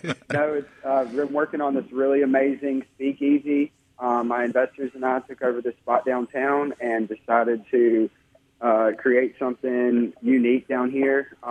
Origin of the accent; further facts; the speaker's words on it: Tuscaloosa, Alabama, United States; I'm originally from Tuscaloosa, and so I went to the Birmingham campus.